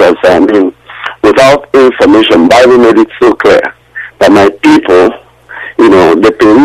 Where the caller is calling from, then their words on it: Trinidad & Tobago; I'm calling from Trinidad and Tobago.